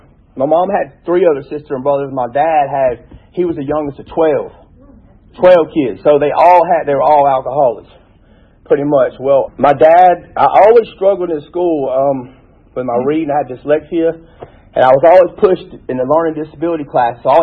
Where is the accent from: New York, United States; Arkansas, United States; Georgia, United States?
Georgia, United States; College Park; also born or lived in Montgomery, Alabama; I was born in 1978 in Montgomery, Alabama. A lot of people say that's what's wrong with me. But I only lived in Alabama 1 year. My dad was from Alabama, mom from College Park.